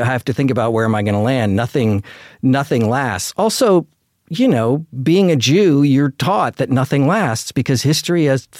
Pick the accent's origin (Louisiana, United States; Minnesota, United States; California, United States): California, United States; Los Gatos; Northern California, Los Gatos.